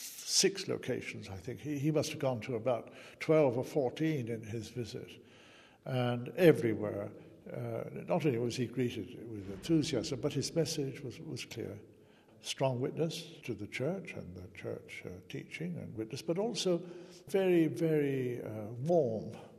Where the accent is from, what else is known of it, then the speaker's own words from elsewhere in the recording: England, United Kingdom; I said, okay, we're not so good at miracles, Holy Father, I said, as we English are not so good as the Italians.